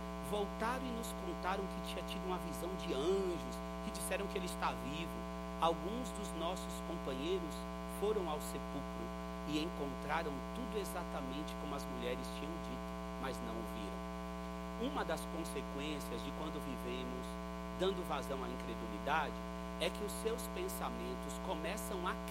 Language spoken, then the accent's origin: Portuguese; Nazaré das Farinhas, Bahia, Brazil; Eu lembro quando eu era criança, lá em Nazaré das Farinhas, a nossa mãe costumava dizer assim